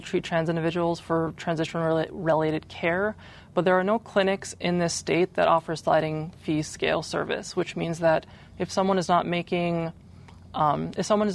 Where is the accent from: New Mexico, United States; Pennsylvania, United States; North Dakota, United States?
North Dakota, United States; As a trans woman myself, I grew up in North Dakota. I grew up to our awful winters